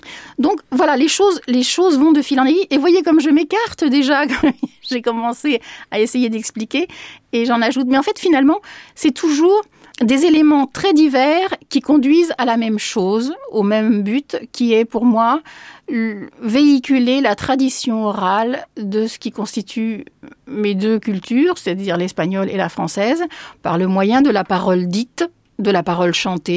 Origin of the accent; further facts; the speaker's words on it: Saint-Maur-des-Fossés, Île-de-France, France; born there; mon père étant lui-même moitié français, moitié espagnol. Donc moi, ça m'en fait 75%. Et comme je suis née ici à Paris, enfin à Saint-Maur-des-Fossés très exactement